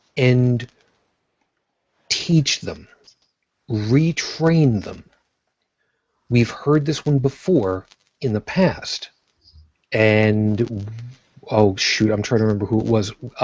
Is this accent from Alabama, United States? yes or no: no; West Babylon, New York, United States; See, for where I grew up on Long Island, so that people understand, I grew up in West Babylon